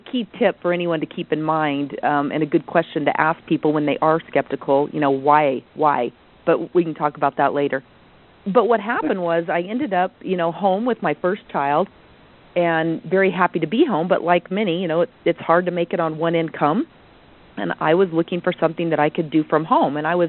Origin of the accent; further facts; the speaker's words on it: Durango, Colorado, United States; moved away as an adult; I'm originally from Durango, Colorado. Raised there and had a great life there, but like many, wanted to get out of the small-town environment